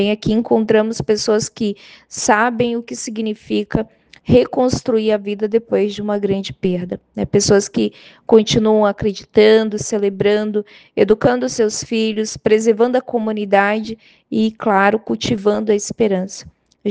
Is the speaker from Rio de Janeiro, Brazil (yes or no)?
no; Santarém, Pará, Brazil; now in São Paulo, Brazil; Embora eu more em São Paulo há muitos anos, eu sou filha de Santarém, no Pará, cresci na Amazônia, conheço, né, sua linguagem, seus rios, seus tempos, seus silêncios.